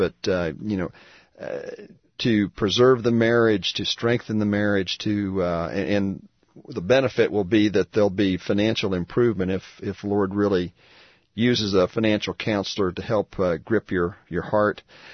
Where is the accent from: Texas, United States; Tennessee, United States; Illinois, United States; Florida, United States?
Florida, United States; I grew up in Central Florida. Lived for about 30 years, about a half hour from the Villages in Leesburg.